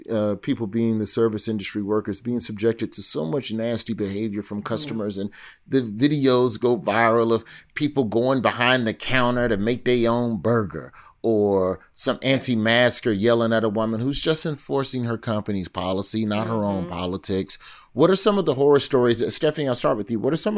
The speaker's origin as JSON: {"language": "English", "country": "United States", "said": "I'm from America."}